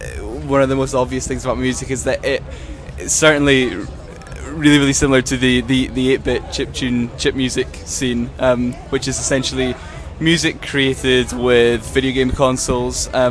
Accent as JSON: {"language": "English", "region": "Scotland", "country": "United Kingdom", "said": "I'm 18 and I'm from Scotland"}